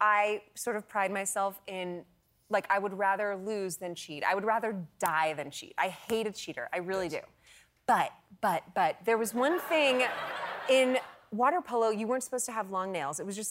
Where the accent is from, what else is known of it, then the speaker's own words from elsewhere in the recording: California, United States; So I grew up in California.